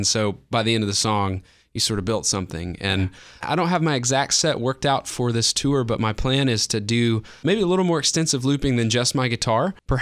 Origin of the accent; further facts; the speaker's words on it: Texas, United States; I am from Texas, so I'm not used to a whole lot of snow